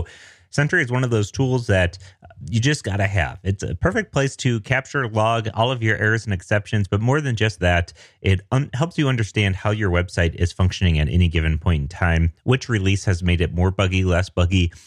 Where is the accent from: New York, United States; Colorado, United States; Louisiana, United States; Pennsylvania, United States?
Colorado, United States; Denver; I'm a developer from Denver, Colorado.